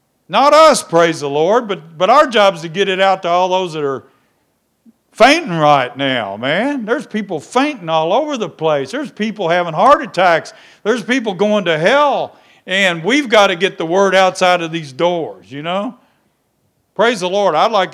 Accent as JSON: {"language": "English", "region": "Kentucky", "country": "United States", "said": "Hey, I'm from Kentucky. I don't like to hear that."}